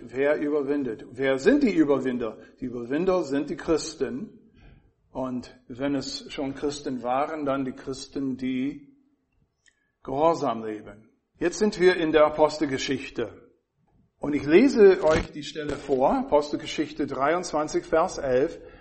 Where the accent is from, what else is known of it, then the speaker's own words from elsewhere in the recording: United States; German is a second language; Also als Amerikaner